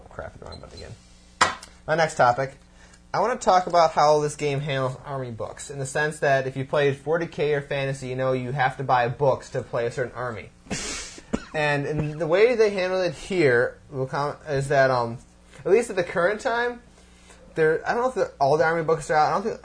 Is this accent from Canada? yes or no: no; England, United Kingdom; I'm about as English as they come.